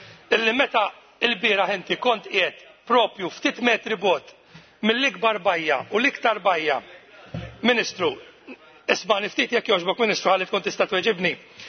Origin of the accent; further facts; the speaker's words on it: Mellieha, Northern Region, Malta; fil-lokalità minn fejn ġejjin, il-Melliħa